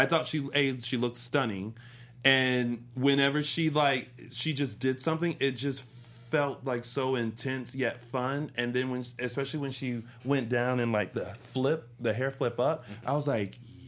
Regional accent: Columbia, South Carolina, United States; I'm from Columbia.

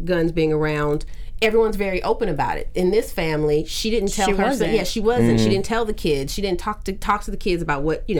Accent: the South, United States; And for me, I think I grew up in the South, but I didn't grow up in the South being comfortable with guns and having guns around.

